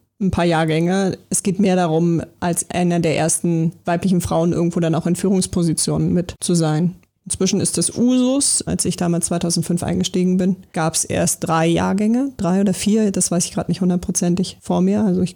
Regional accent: Berlin, Germany; Also ich bin ja gebürtig aus Berlin

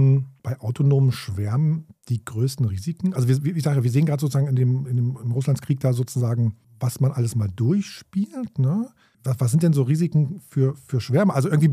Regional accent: Magdeburg, Saxony-Anhalt, Germany; born there; ich komme auch aus Magdeburg, da bin ich geboren und wir haben es bis nach Halle jetzt geschafft.

